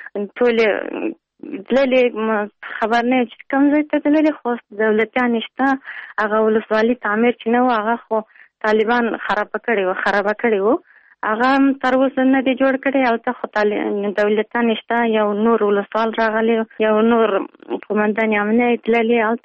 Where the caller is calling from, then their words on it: Pul-e Khumri, Baghlan, Afghanistan; موږ د ولسوالۍ طالب وفاق نه مهاجر شوي، دلته د پلخمري کې راغلي وو.